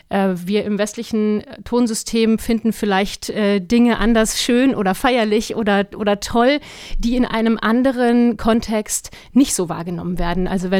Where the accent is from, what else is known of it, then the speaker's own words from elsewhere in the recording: Bavaria, Germany; now in Hanover, Germany; Ich komme ursprünglich aus Bayern, bin seit 9 Jahren jetzt circa in Hannover